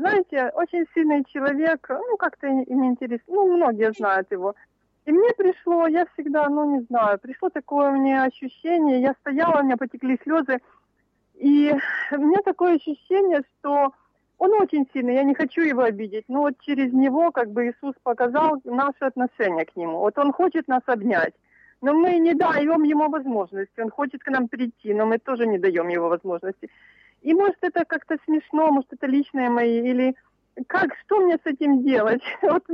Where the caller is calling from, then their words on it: Kyiv, Ukraine; Я вас слушаю, я из Киева